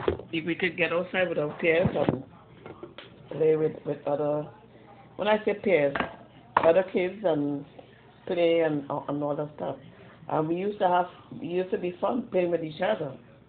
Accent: Trinidad & Tobago; When I was growing up in Trinidad, things was a little bit better, you know.

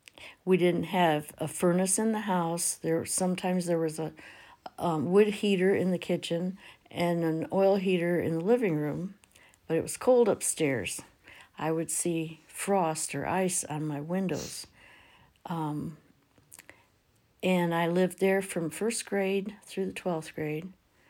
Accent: Michigan, United States; also born or lived in West Virginia; I was born in West Virginia, and there was no work there. My father had worked in the mines some and in a store, and so we moved to Michigan.

